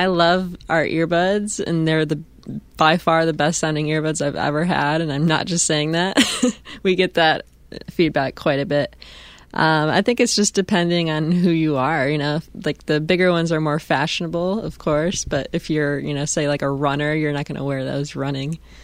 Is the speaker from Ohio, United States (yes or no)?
no; Flint, Michigan, United States; moved away as an adult; now in Los Angeles, United States; I am originally from Flint, Michigan. I lived there until I was about 21, and then I moved to L.A., and so that's where I am now.